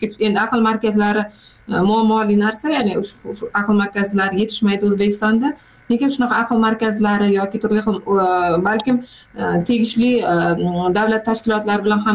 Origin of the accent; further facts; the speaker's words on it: Jizzakh Region, Uzbekistan; born or raised there